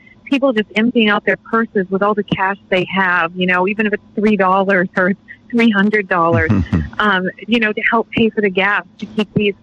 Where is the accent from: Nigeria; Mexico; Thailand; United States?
United States; It gives you so much pride in your country, in being American